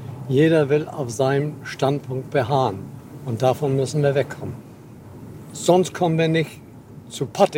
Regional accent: Amrum, Schleswig-Holstein, Germany; born there; Ich bin hier auf Amrum geboren, ja, und über 30 Jahre im Küstenschutz gearbeitet.

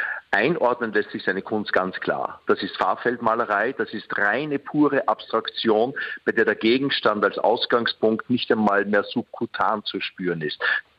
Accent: Austria; Tatsächlich mag man sich als Österreicher wundern

